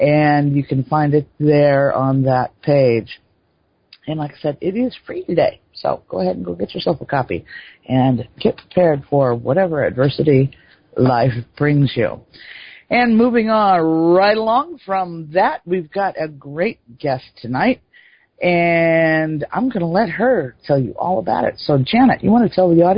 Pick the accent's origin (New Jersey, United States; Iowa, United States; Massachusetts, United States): Iowa, United States; accent: Iowa twang; Iowa. And, you know, it's a state that I kind of got a soft spot for. I can even say Iowa now without my accent showing. Most people never guess